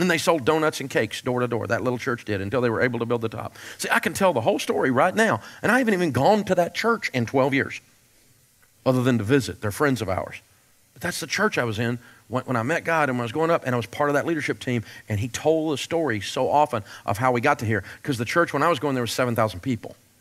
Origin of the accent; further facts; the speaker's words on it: Nashville, Tennessee, United States; I grew up in Nashville, but I had to go look and see where Rose and Sadler was